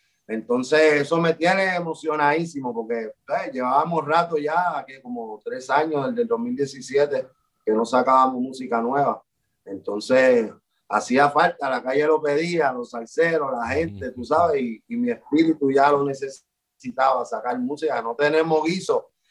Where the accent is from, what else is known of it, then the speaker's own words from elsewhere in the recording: Puerto Rico; por lo que somos como puertorriqueños y como latinos.